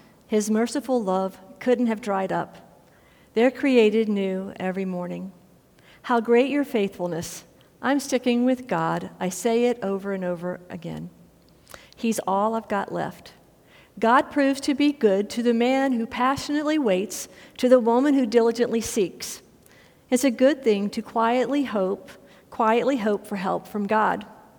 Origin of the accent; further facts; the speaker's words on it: Lake Charles, Louisiana, United States; See, Lake Charles, Louisiana is my hometown.